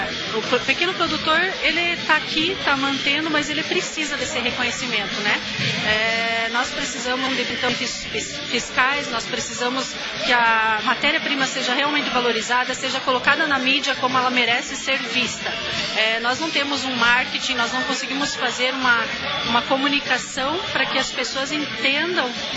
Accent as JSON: {"language": "Portuguese", "region": "Rio Grande do Sul", "country": "Brazil", "moved": "yes", "said": "Toda a minha família é gaúcha. A gente veio do Rio Grande do Sul já há 35 anos."}